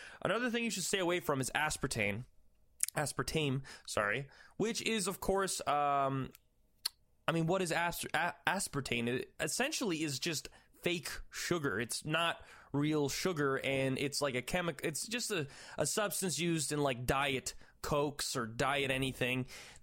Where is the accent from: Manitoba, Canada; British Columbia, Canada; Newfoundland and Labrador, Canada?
Newfoundland and Labrador, Canada; You know, I'm from Newfoundland, okay? I've got Irish blood. I've got Irish descent.